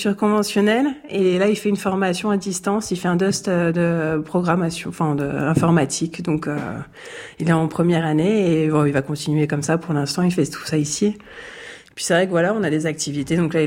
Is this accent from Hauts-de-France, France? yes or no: no; Neuilly-sur-Seine, Île-de-France, France; born there; also born or lived in Paris; je suis née en région Paris. Je suis née à Neuilly-sur-Seine. Et après, en fait, on a vécu 25 ans à Paris, dans le 16e. Et mes parents, en fait, avaient une résidence secondaire ici.